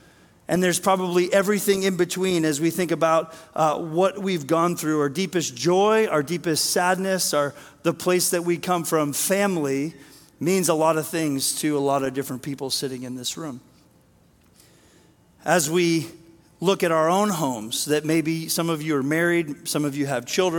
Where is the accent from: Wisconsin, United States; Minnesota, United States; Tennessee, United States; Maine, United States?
Maine, United States; also born or lived in Texas; I'm from Maine. I'm not from Texas, but I lived there too long. Still have some of the language.